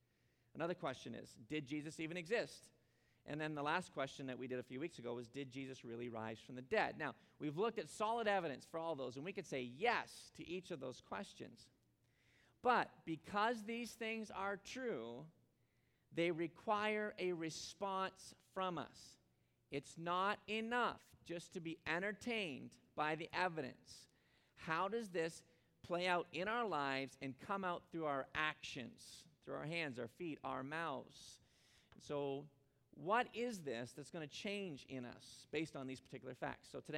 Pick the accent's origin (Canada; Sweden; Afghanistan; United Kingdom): Canada; Ontario; now in United States; Now, when I grew up in Ontario, Canada, so I had 9 years of French.